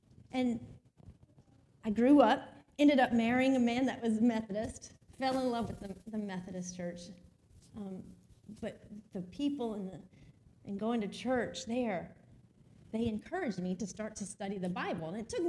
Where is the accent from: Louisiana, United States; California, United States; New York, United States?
Louisiana, United States; Slidell; I grew up Catholic in South Louisiana, in Slidell.